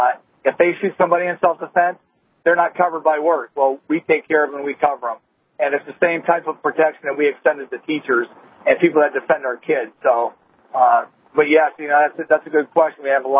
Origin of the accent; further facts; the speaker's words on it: Cincinnati, Ohio, United States; Certainly in Cincinnati, it's kind of my hometown, and they've had problems for years, and things like this happen quite regularly.